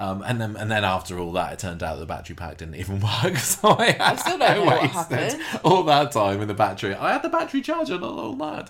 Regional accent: Southampton, South East England, United Kingdom; We come from Southampton

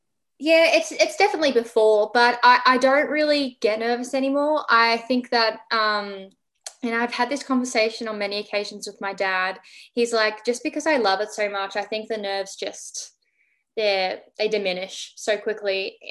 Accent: Melbourne, Victoria, Australia; what we're going through here in my hometown, Melbourne.

